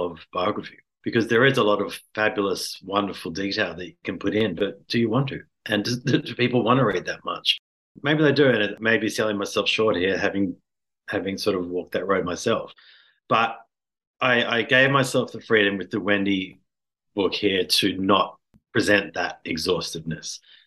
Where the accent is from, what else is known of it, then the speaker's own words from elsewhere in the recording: Sydney, New South Wales, Australia; I'm from Sydney